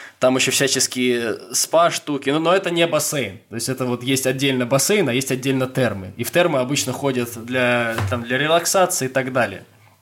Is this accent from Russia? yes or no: yes; Moscow, Russia; now in Hamburg, Germany; Да, дорогие слушатели, я на самом деле сейчас записываю это все из Гамбурга. Я живу там уже лет 5-4 с чем-то. Сам я из Москвы.